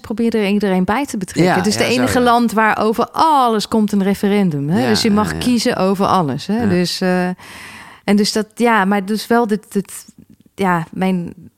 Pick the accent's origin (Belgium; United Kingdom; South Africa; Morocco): United Kingdom; England; Dus ik ben in Engeland geboren en opgegroeid.